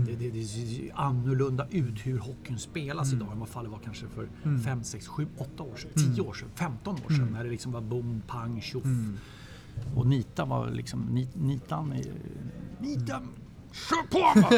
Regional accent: Solna, Stockholm County, Sweden; När jag bodde i Solna sa jag alltid att jag är född i Solna, uppvuxen i Solna och bor kvar i Solna.

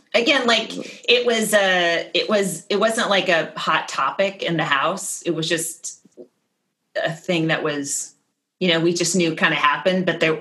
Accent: California, United States; when we grew up in California. It felt like a thing that was very, very far away.

